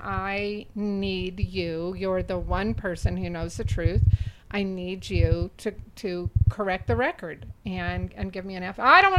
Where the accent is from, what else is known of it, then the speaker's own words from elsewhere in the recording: Charleston, Arkansas, United States; Senator Dale Bumpers is from the little bitty hometown that I grew up in, Charleston, Arkansas, population 2000